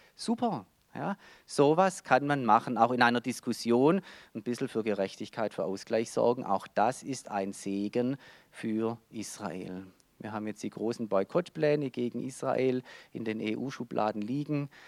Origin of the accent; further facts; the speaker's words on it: Germany; Wenn einer da sitzt und hat 20, 30 Verwandte verloren und ich komme daher als Deutscher und will jetzt besuchen